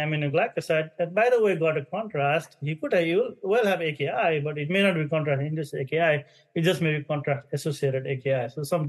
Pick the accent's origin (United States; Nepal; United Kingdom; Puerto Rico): Nepal; For fun, I'm from Nepal